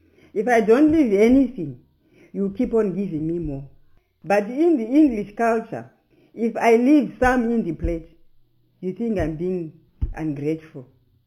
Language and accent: English; Bindura, Mashonaland Central, Zimbabwe; born there; I was born in Bindura, that is Mashonaland. And it was a family of 5, 2 sisters, I was the older sister, and 3 brothers.